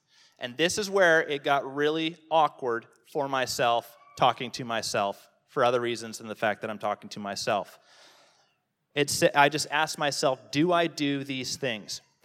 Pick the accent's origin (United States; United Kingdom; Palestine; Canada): Canada; now in Australia; I'm Canadian.